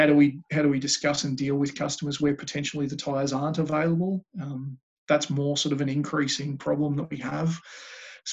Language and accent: English; Cranbourne, Victoria, Australia; also born or lived in Swan Hill; But country kid, I was born up in Swan Hill, up on the Murray River. Got a small family, mum, dad, my sister. Lived there for a few years. Moved down to Cranbourne when I was six. So I've been here basically my whole life.